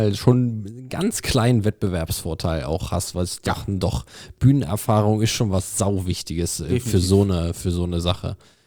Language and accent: German; Kempen, North Rhine-Westphalia, Germany; born there; Und ich wurde in Kempen geboren, was 10 Kilometer weg von Krefeld nur ist.